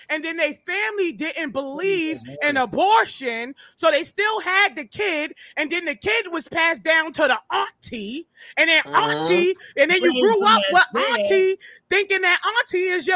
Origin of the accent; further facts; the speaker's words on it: Harlem, New York, United States; When you come from where I come from Harlem, I come from the slums, I come from fucking burnt down old deserted buildings